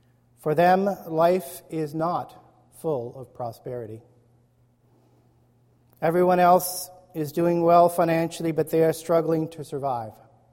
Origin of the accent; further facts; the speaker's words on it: Brandon, Manitoba, Canada; born there; I was born in Brandon, Manitoba.